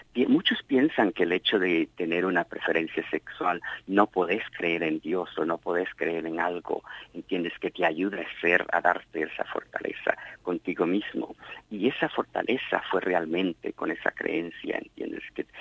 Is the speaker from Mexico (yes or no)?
no; El Salvador; vengo del medio de El Salvador, de una guerra civil